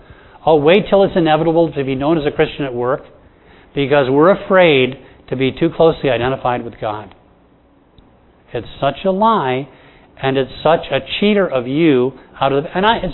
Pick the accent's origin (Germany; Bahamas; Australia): Bahamas; And I'm from the Bahamas. I really wanted to take it.